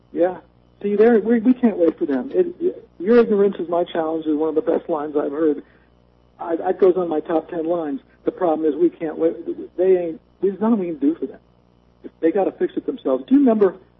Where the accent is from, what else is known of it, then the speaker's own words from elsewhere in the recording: United States; I guess that sounds kind of stupid. I come from the United States of America.